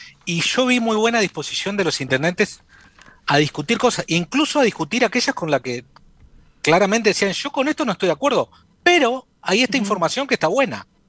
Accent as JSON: {"language": "Spanish", "region": "Salto", "country": "Uruguay", "said": "soy salteño y las únicas veces que me voy de Salto es o para estudiar o para trabajar o para pasear. Vivo acá y no me pienso ir a otro lugar que no sea Salto."}